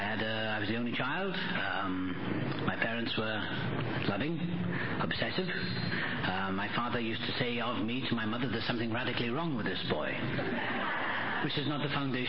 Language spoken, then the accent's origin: English; Wales, United Kingdom; born there; Well, I was born in Wales.